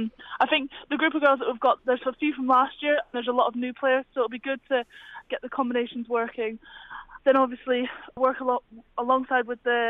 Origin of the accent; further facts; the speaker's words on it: Scotland, United Kingdom; obviously I'm from Scotland.